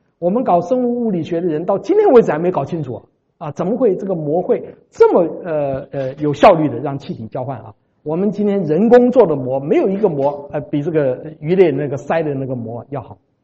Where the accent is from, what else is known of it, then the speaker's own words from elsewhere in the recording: Taiwan; 我在小的时候在台湾的时候